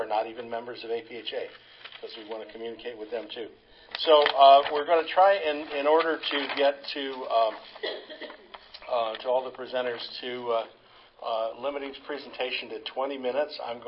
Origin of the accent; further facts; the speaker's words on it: San Antonio, Texas, United States; I'm from San Antonio, Texas, and I'm a member of the CHW Section Council.